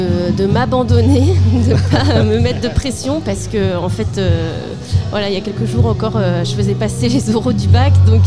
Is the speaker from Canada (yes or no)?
no; Île-de-France, France; Je viens de Seine-Saint-Denis.